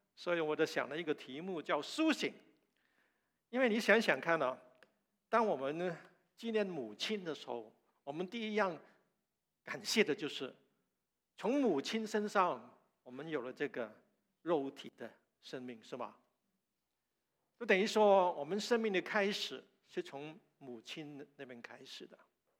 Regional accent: China; 你知道我们中国人都很顾忌这个字的，每逢过节什么时候都不提这个字的。

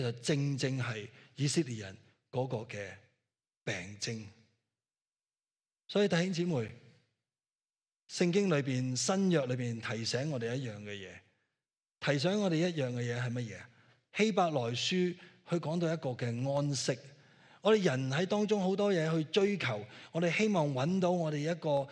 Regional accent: Hong Kong; 特别喺香港，我哋香港人效率效益好重要嘅

